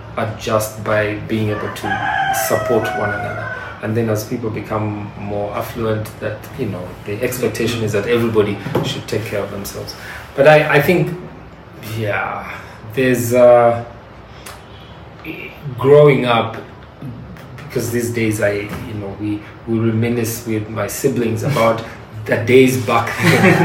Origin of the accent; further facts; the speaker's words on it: Uganda; growing up in Uganda has, I think it's just been an amazing experience.